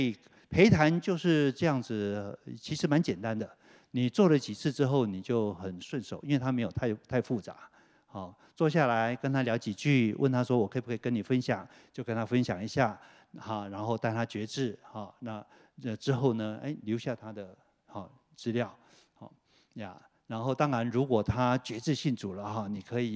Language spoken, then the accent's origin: Chinese; China; 我觉得我们中国人通常比较不喜欢太组织化的那种感觉。